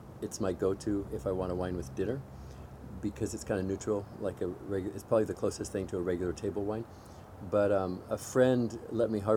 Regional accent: Soldotna, Alaska, United States; That's what I knew it as growing up in Soldotna.

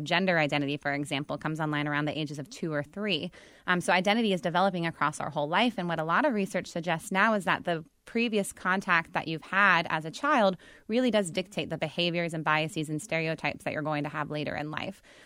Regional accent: California, United States; also born or lived in Boston, United States; Myself, growing up in California, we had a lot more interracial marriage, a lot more biracial individuals there than where I went to school in Boston, for example.

